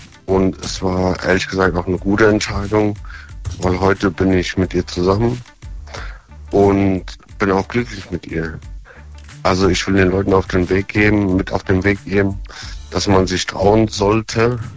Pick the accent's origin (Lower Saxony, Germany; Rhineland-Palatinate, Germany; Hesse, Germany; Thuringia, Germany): Rhineland-Palatinate, Germany; Flomborn; Ich komme aus Flomborn, das ist in der Nähe von Worms.